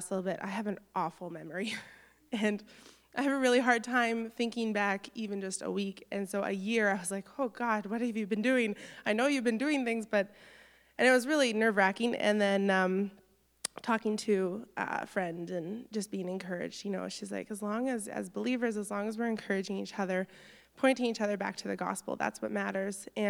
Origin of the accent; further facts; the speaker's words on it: Canada; I'm not from here. I'm from Canada, and I drive from Emo each week.